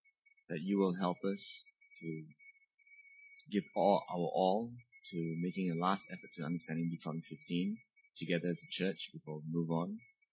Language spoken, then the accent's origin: English; Malaysia; So it takes a lot of thinking about who we are as Malaysian Christians to apply this.